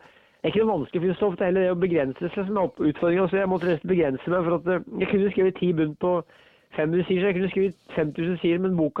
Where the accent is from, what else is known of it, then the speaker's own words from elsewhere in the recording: Ringsaker, Innlandet, Norway; i løpet av en dag så jeg 25 nedlagte hoppbakker i Ringsaker kommune der jeg vokste opp.